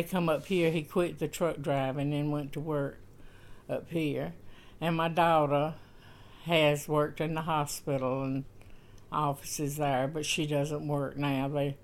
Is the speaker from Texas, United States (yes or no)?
no; Efland, North Carolina, United States; Well, I was born in Eflin, lived there all my life, and went to school at Eflin for 11 years, and graduated in 1944